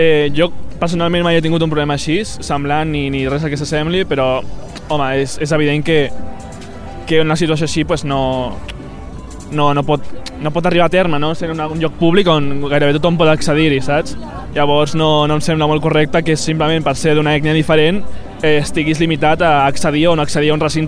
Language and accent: Catalan; Ecuador; soc d'Equador, tinc sentiments en contra aquest lloc